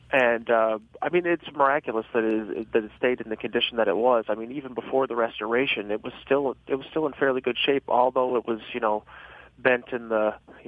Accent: United States; I've kind of settled on the fact that I'm an American. I am. I was raised in a farming community by a white mother and stepfather

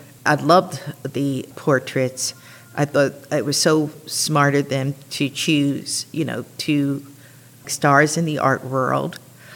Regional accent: East Coast, United States; and I am from the East Coast originally

